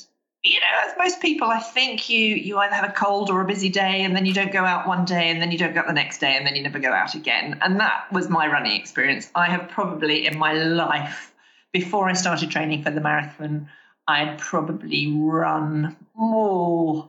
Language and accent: English; Hastings, South East England, United Kingdom; born there; now in London, United Kingdom; I was born in Hastings in England, so right by the seaside. I'm currently living in South London, although next month I hope to be moving down to a little village just outside of Canterbury